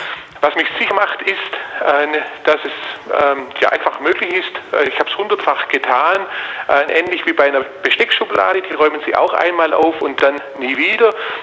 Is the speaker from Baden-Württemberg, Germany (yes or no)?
yes; Giengen, Baden-Württemberg, Germany; Ich komme aus Giengen, das ist in der Nähe von Ulm.